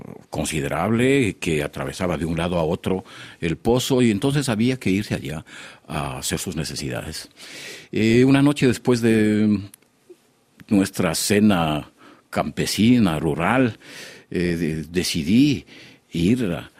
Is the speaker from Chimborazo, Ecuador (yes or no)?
yes; Chambo, Chimborazo, Ecuador; en el pueblo este de Chambo, donde yo nací, que es el mundo rural de la provincia de Chimborazo, al pie del volcán